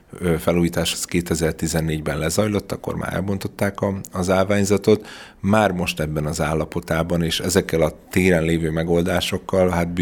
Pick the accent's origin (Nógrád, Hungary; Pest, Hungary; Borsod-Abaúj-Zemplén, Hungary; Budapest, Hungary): Borsod-Abaúj-Zemplén, Hungary; Miskolc; Én jó magam miskolci vagyok